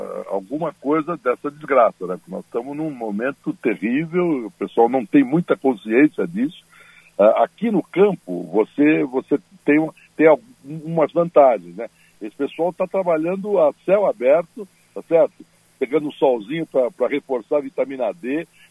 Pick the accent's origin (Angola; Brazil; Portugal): Brazil; Santos, São Paulo; eu, como santista, não deveria ser o homem do agronegócio, né? Eu devia ser um homem de barco, de pesca, alguma coisa, que eu morei a vida toda no mar, na frente do mar